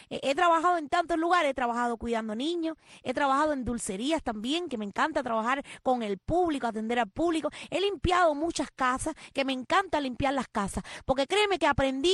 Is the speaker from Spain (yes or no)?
no; Cuba; moved away as an adult; now in Miami, United States; yo hace 23 años que salí de Cuba, salí con 22 años